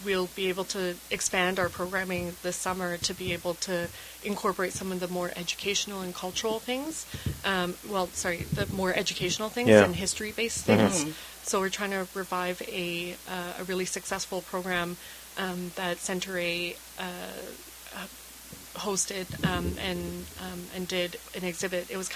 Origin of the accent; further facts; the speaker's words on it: Canada; born there; it was because of the history that existed that has enabled me to be born in Canada.